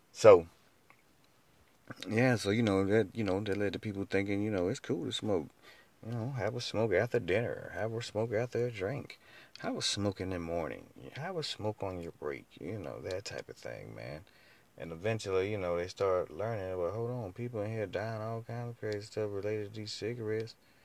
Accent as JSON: {"language": "English", "region": "North Carolina", "country": "United States", "said": "See, I'm originally from Carolina, NC, you know, the home of moonshine."}